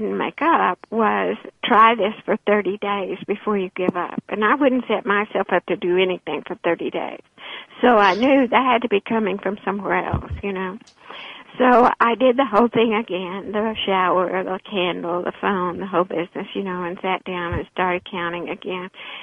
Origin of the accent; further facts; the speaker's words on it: Texas, United States; I'm from West Texas. All that has to be done before you go out the door, you know.